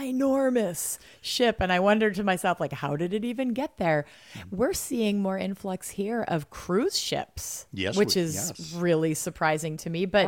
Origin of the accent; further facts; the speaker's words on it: Kaukauna, Wisconsin, United States; My hometown, Kaukauna, definitely has it.